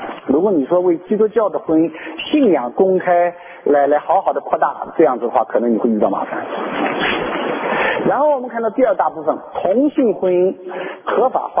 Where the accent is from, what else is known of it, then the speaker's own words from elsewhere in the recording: China; 那么我们中国怎么办？我们是来自中国，中国将如何？